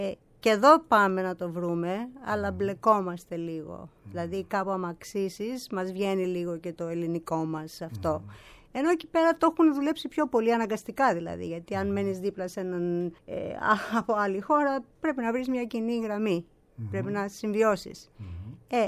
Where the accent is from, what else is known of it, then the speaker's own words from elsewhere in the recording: Athens, Attica, Greece; moved away as an adult; now in New York, United States; Η Αθήνα είναι η ζωή, η καρδιά μου, η έμπνευσή μου. Ό,τι κατάφερα στη Νέα Υόρκη είναι επειδή γεννήθηκα στην Ελλάδα. Άρα λοιπόν η Ελλάδα είναι η βάση μου. Τελείωσα το σχολείο εδώ, το κολέγιο.